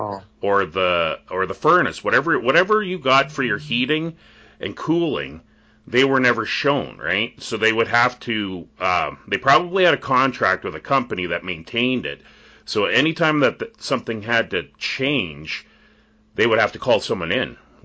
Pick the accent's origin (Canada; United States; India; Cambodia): Canada; I'm a Canadian, right? Like my, you know, 100%. Like I've been here all my life.